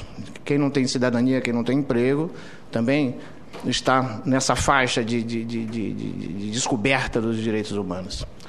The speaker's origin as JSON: {"language": "Portuguese", "region": "Bahia", "country": "Brazil", "lives_now": "Brasília, Brazil", "said": "sou baiano, moro aqui em Brasília há mais de 20 anos."}